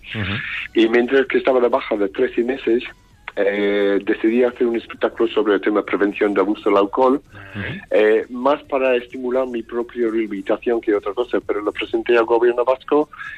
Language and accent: Spanish; Scotland, United Kingdom; moved away as an adult; El primero vine aquí, salí de Escocia después de estar relacionado con sismología. Y venía aquí un poco pues buscando el sol y creo que termina el único parte del mundo donde llueve más que en Escocia. Eso fue en el 75.